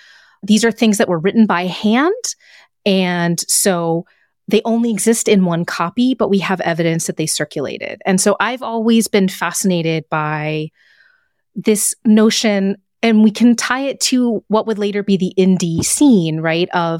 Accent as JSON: {"language": "English", "region": "Texas", "country": "United States", "said": "And also, because I'm from Texas, Steve Jackson games."}